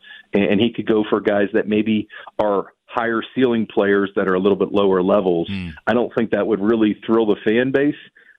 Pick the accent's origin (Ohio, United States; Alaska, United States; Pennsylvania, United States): Pennsylvania, United States; Pittsburgh; hey, you know, I'm from Pittsburgh and here's an all-star memory.